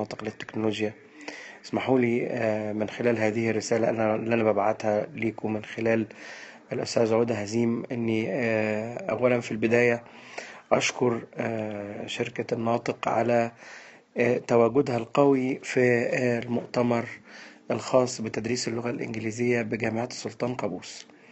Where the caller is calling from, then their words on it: Cairo, Cairo Governorate, Egypt; يا جماعة أنا بكلمكم وأنا بتكلم من القاهرة